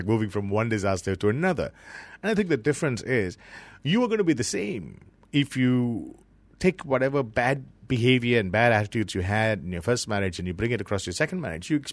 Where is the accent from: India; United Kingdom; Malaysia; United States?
Malaysia; Penang; I come from Penang originally.